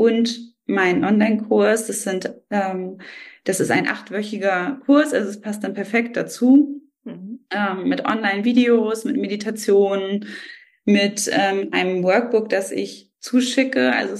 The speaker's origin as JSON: {"language": "German", "town": "Rendsburg", "region": "Schleswig-Holstein", "country": "Germany", "said": "der kommt jetzt aus Hamburg und ich komme aus Rendsburg"}